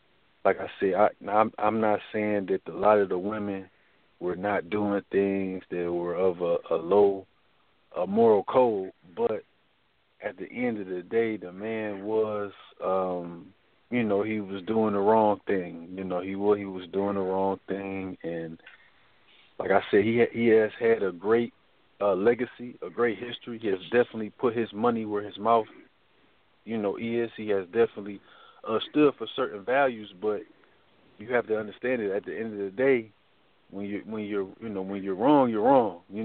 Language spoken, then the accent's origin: English; Detroit, Michigan, United States; also born or lived in Newport News, Virginia; I'm from Detroit, Michigan, by way of Newport News, Virginia.